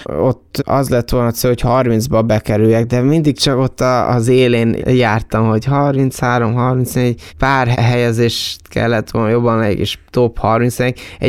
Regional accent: Miskolc, Borsod-Abaúj-Zemplén, Hungary; nagyon örülök, hogy miskolci vagyok, miskolci lehetek

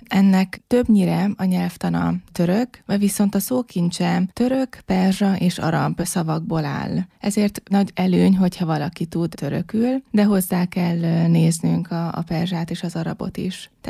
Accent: Szolnok, Jász-Nagykun-Szolnok, Hungary; Az az igazság, hogy én szolnoki vagyok, ez nincs olyan messze mezőtúrtól

